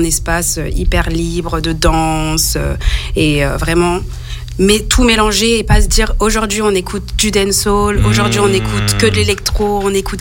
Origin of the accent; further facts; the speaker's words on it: Paris, Île-de-France, France; je viens de Paris de base et je suis arrivée ici il y a 4 ans, un truc comme ça